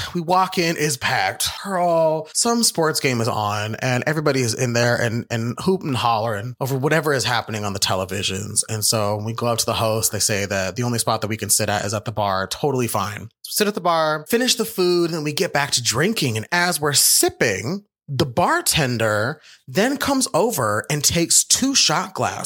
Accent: Phoenix, Arizona, United States; now in Chicago, United States; Because if you don't know, I grew up in Phoenix, Arizona. I have now lived in Chicago.

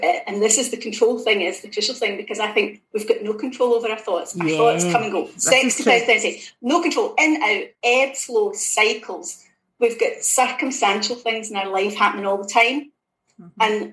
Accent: Scotland, United Kingdom; also born or lived in South Africa; My background, I grew up in Ayrshire in Scotland.

